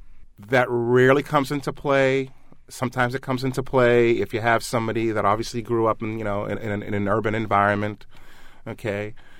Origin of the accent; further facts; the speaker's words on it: The Bronx, New York, United States; also born or lived in New England; I grew up in the Bronx, you know, and, you know, I've been around, you know, Jewish kids, Irish kids, Black kids, Puerto Rican kids.